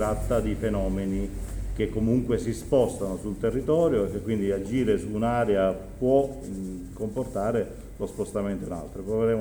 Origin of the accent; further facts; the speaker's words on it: Trieste, Friuli-Venezia Giulia, Italy; vengo da Trieste, quindi l'ho vissuto in prima persona